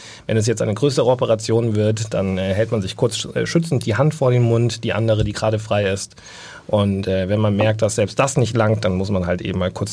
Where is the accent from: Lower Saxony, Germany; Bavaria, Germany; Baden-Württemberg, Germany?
Bavaria, Germany; Also Grießnocker, würde man bei uns in Bayern sagen